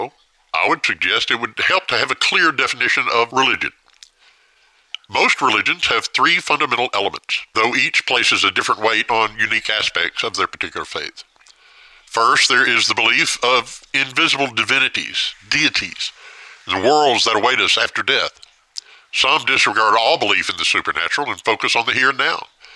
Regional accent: United States; I am an American, and I fully support the United States Constitution.

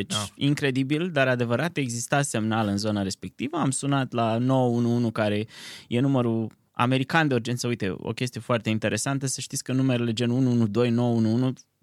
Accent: Piatra Neamț, Neamț County, Romania; De mic plecam de la Piatra Neamț, de unde sunt deloc, la Bacău sau la Bicaz cu trenul.

